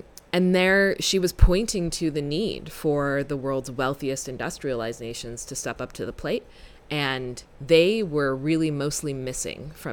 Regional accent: Canada; cities like Montreal and my home country of Canada

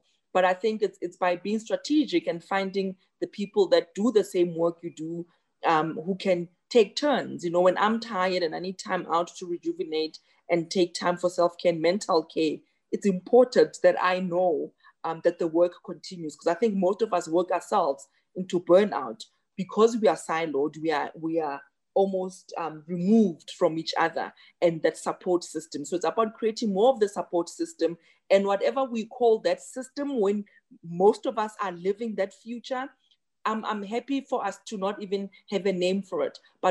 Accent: South Africa; So the frustration for me as a South African, as a woman, as a doctor

